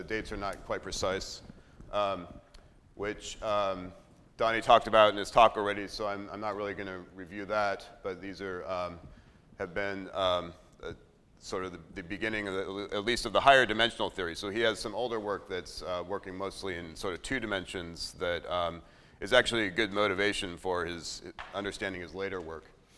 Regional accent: Hollywood, California, United States; born there; So I was born in Hollywood, California.

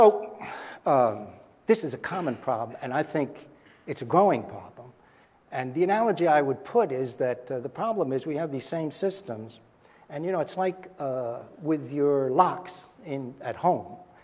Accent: United States; Incidentally, I am American

